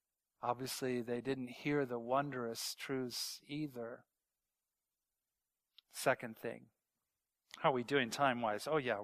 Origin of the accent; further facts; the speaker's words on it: Bible Belt, United States; I always jokingly say I grew in the United States, I grew up in the Bible Belt. That's kind of the Midwest, South part of the United States, the Bible Belt.